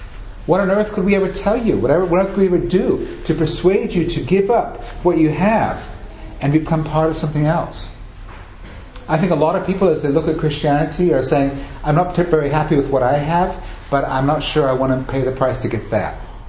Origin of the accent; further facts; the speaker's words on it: England, United Kingdom; also born or lived in Germany / Italy; now in United States; I'm born in Germany, grew up in England, I'm an American, 10 years in Italy.